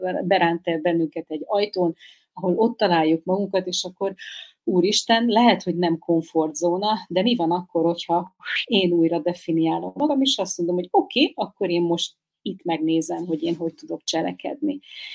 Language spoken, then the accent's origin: Hungarian; Szeged, Csongrád-Csanád, Hungary; now in Budapest, Hungary; Például én, ahol születtem, szegedi lány vagyok.